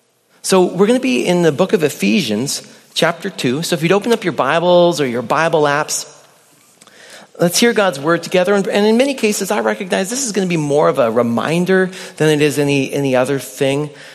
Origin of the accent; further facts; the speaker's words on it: British Columbia, Canada; also born or lived in Yakima / Chicago; now in United States; I grew up in British Columbia, and then I lived in Yakima, and in, well, some in Chicago, and then here, you know, I'm a 5'10" white American male